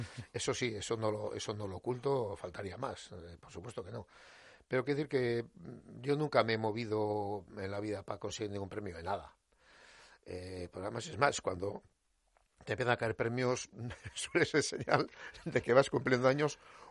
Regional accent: San Sebastián, Basque Country, Spain; yo soy del barrio de Martutene, allí de las afueras de Donosti.

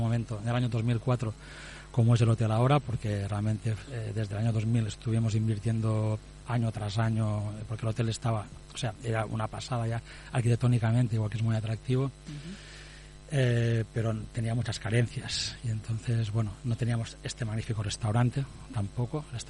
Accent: Ibiza, Balearic Islands, Spain; born there; now in Formentera, Spain; mi abuela era de La Mola, de Formentera, pero yo había nacido, bueno, nací en Ibiza, uh-huh, y volví a Formentera para vivir ya desde el año 92, a afincarnos aquí en Formentera.

